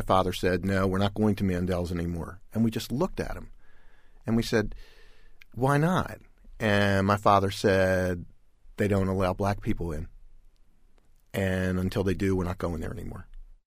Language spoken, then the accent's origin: English; Baltimore, Maryland, United States; I grew up in Baltimore, and the story is about my father.